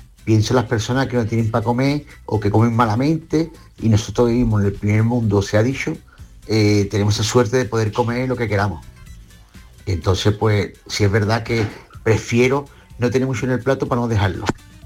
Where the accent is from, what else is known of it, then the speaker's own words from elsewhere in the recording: Cádiz, Andalusia, Spain; de Cádiz.